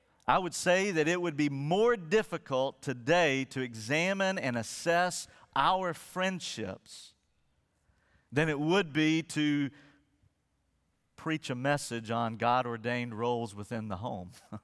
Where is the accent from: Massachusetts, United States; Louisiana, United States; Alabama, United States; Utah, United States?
Alabama, United States; Birmingham; moved away; also born or lived in West Virginia; When I was a kid, when we moved from West Virginia to Birmingham, Alabama, I was about, 4 years old, and we were visiting churches as a family